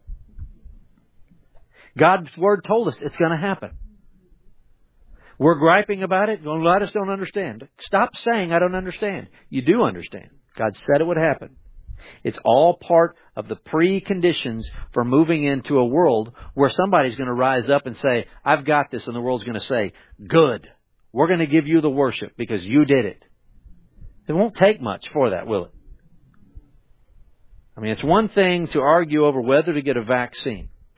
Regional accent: Conroe, Texas, United States; I grew up in Conroe. It was a young boy. I knew his family. His mom and dad went to our church, First Baptist Church of Conroe in Texas, just north of Houston here.

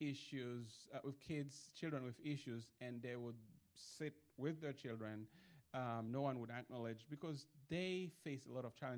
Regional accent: Haiti; Let me say that we are originally from Haiti

